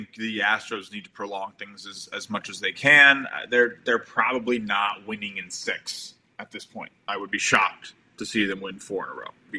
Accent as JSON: {"language": "English", "region": "New York", "country": "United States", "said": "That's all I'll say as a New Yorker."}